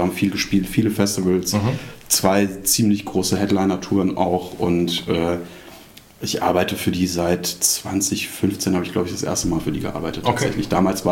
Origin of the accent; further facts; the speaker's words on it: Hesse, Germany; accent: Hessian; now in Bremen, Germany; aber ich bin als Hesse nach Bremen gekommen